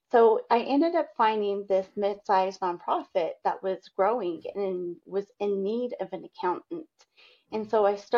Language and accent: English; Roswell, New Mexico, United States; so I'm from Roswell, New Mexico, which is, yes, the alien city.